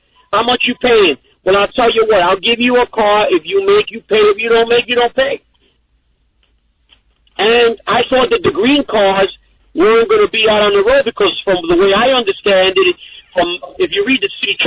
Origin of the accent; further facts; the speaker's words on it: United States; born there; I'm an American. I'm born in this country.